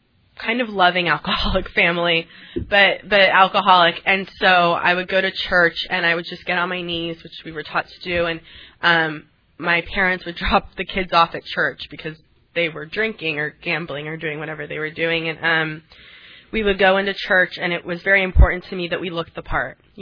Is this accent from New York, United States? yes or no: no; Los Angeles, California, United States; I grew up Catholic. I grew up here in Los Angeles.